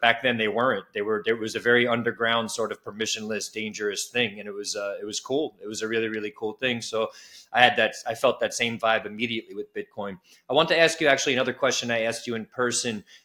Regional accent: New York, United States; And also understanding hip hop growing up in New York.

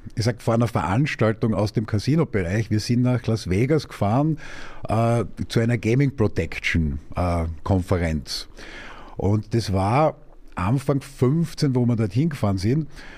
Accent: Carinthia, Austria; Woher ich komme, also... Ja, grundsätzlich aus Kärnten, ja.

